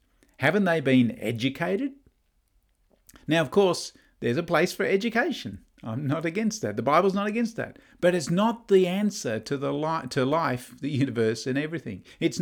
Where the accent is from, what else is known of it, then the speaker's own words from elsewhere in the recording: Gold Coast, Queensland, Australia; I remember as a kid growing up on the Gold Coast, learning about Cyclone Tracy